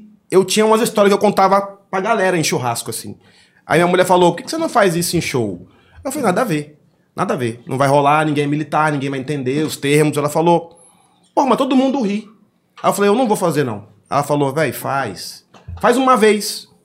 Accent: Curitiba, Paraná, Brazil; born there; also born or lived in Recife; Eu nasci em Curitiba.

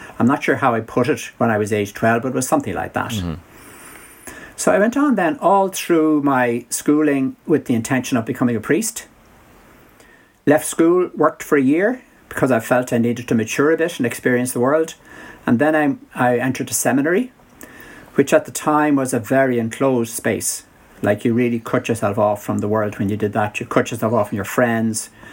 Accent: Malahide, County Dublin, Ireland; Well, I grew up in North Dublin, and my mom and dad had built a new house out well past the suburbs, past the Greenbelt around Dublin City, which was a small city at the time.

